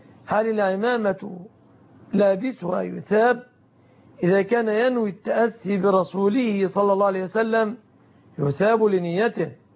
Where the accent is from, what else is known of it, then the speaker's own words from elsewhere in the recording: Egypt; عن بلادنا مصر.